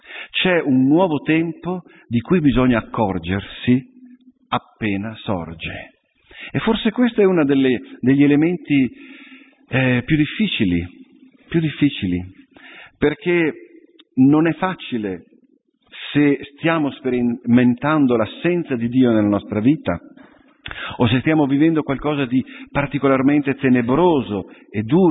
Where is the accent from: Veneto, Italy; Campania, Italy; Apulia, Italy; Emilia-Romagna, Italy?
Veneto, Italy; io sono veneto di origine